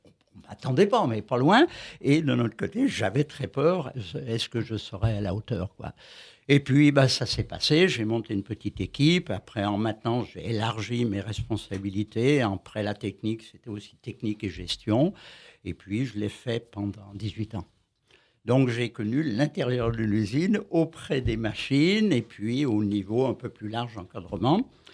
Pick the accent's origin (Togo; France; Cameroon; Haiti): France; Lyon, Auvergne-Rhône-Alpes; moi je suis lyonnais d'origine